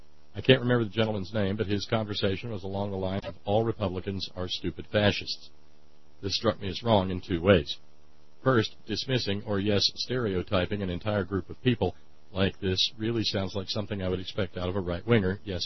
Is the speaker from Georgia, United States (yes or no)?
no; Ohio, United States; the rural folk of Appalachia or the flatlands of my home state of Ohio